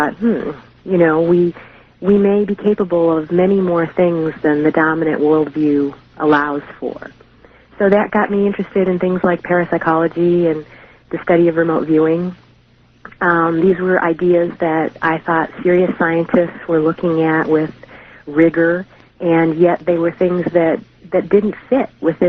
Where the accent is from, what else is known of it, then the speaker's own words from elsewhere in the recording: Detroit, Michigan, United States; I guess I grew up in Detroit, Michigan, in the 60s and 70s, and it was a time of rebellion and sort of challenging authority and questioning assumptions.